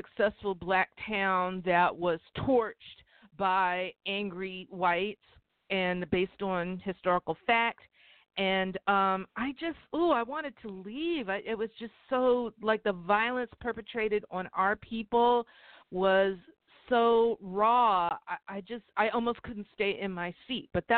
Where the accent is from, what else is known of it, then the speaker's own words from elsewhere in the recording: Bronx, New York, United States; I grew up in the South Bronx